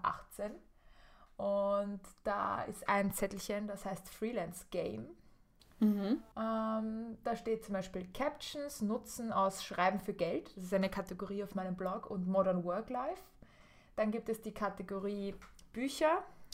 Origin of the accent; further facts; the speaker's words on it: Austria; Ich bin ja auch Österreicherin